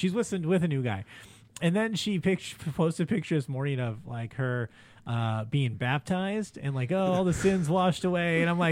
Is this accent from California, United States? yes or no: yes; Los Angeles, California, United States; I grew up in South Central, man, I grew up in the hood in L.A., and then I moved to Montana